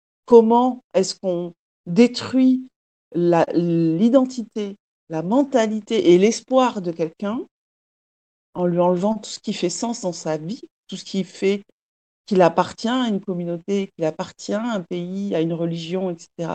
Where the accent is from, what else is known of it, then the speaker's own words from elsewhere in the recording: Nouvelle-Aquitaine, France; mon parcours perso d'adopter, en fait, où j'ai grandi au Pays Basque avec des sœurs coréennes, pareil